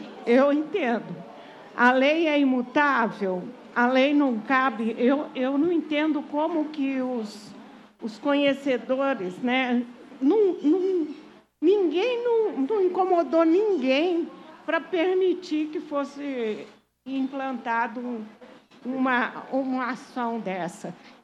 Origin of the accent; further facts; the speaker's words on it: São Paulo, Brazil; born there; Eu nasci no estado de São Paulo. Às vezes eu estava aqui, vi um carro da minha terra lá.